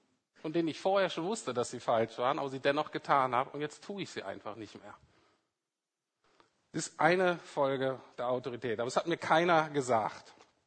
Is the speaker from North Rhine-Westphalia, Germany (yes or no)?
no; Bremen, Germany; ich bin in Bremen-Nord aufgewachsen, ne, da ist total säkularisiert, da ist jetzt christlich nicht viel los.